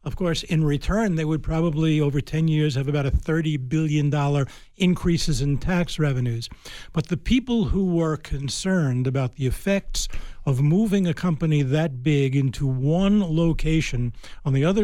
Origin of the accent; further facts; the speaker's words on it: New York, United States; For instance, I mean, I grew up in New York.